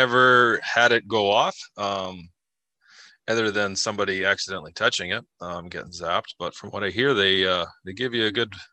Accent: British Columbia, Canada; I grew up in Northern BC, and we grew up along the ocean.

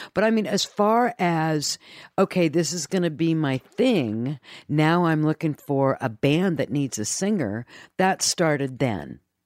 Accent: Columbus, Ohio, United States; as a kid growing up in Columbus, Ohio.

